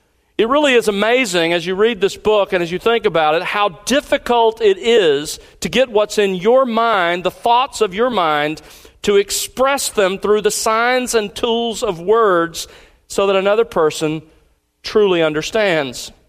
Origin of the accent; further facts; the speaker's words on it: Alabama, United States; Now, I can quote her because I'm from Alabama.